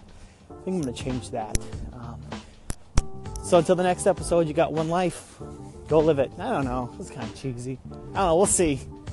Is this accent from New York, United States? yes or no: no; Texas, United States; And I'm from Texas, and you know, there's not multiple viruses down there.